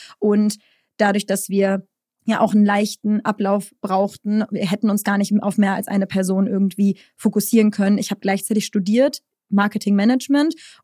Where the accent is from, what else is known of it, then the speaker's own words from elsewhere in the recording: North Rhine-Westphalia, Germany; und ich komme halt aus NRW